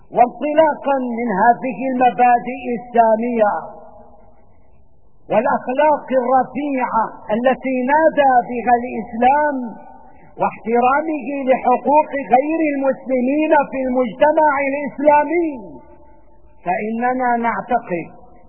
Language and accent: Arabic; Syria; وما أحوجنا نحن كسوريين اليوم